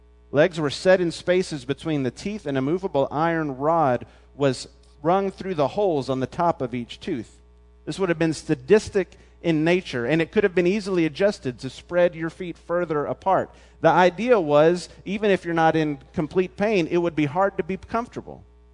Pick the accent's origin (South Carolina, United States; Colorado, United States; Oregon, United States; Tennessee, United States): Tennessee, United States; Memphis; growing up in Memphis, we were always anticipating one.